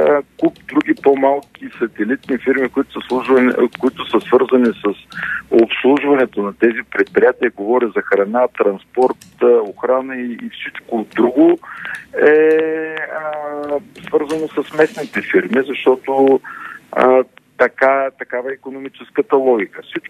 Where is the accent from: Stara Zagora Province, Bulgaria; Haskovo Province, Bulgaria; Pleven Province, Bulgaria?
Haskovo Province, Bulgaria; Dimitrovgrad; Аз съм роден и живея в Димитровград, тук съм израснал, тук съм учил. Между другото, жена ми е от Пловдив и когато се оженихме, решихме да бъдем за малко и това малко вече продължава близо 30 години.